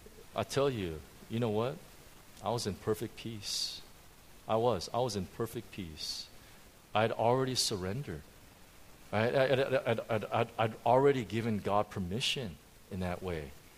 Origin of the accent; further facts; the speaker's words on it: United States; now in Hong Kong; I mean, I know we're in Hong Kong, you never fix things, but I grew up in America, so I try to fix things first all the time.